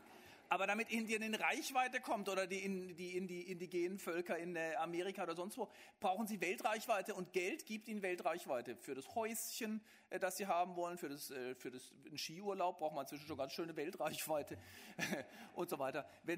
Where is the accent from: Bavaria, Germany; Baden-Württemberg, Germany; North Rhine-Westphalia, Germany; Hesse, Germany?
Baden-Württemberg, Germany; dann konnten wir als Schwarzwälder bis nach Stuttgart fahren. Hätten wir nie getan, weil wir sind Badener, aber egal.